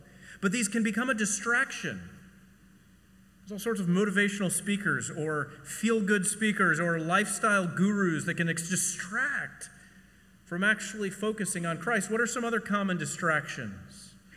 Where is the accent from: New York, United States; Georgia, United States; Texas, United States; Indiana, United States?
Texas, United States; I'm from Texas, don't you know? I would take my, because, again, being from Texas, summer camp in North Texas